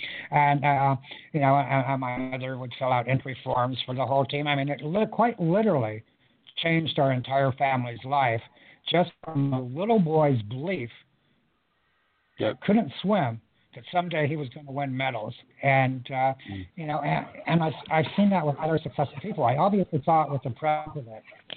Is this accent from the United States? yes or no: yes; United States; in 1984, Los Angeles, you know, unfortunately for me, it was my home country.